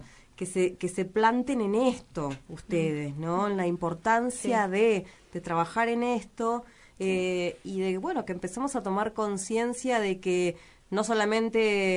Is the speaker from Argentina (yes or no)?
yes; Ingeniero Jacobacci, Río Negro, Argentina; somos los jacobacinos somos los más argentinos de los argentinos, digamos, inclusive que los porteños.